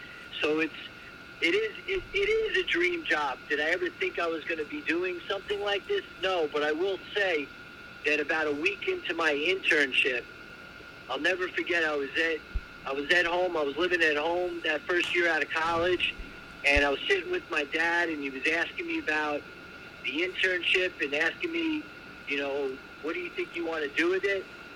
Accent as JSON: {"language": "English", "region": "New York", "country": "United States", "said": "obviously I'm a little jaded being a New Yorker"}